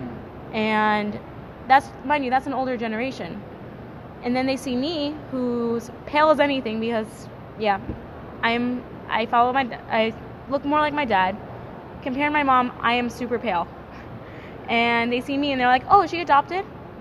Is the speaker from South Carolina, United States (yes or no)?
no; Ocala, Florida, United States; because I'm mixed race, and growing up in Ocala, a lot of people weren't too nice because they saw my mom, who's Hispanic, and they saw my dad, who's white